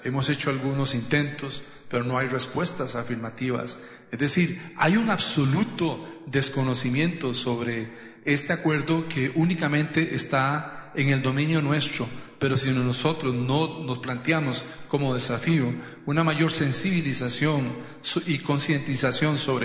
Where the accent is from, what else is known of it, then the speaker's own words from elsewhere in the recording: Costa Rica; mi privacidad como ciudadano costarricense